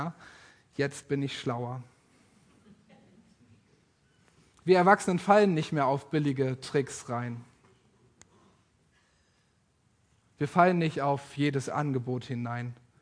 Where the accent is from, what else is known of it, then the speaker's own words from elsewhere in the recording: Leer, Lower Saxony, Germany; In der Kreisstadt Leer in Ostfriesland, dort wo ich aufgewachsen bin